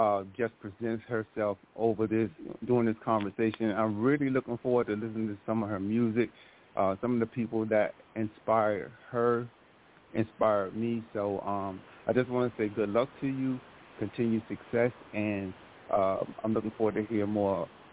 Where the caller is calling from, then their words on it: Clinton, Maryland, United States; I'm calling in from Clinton, Maryland.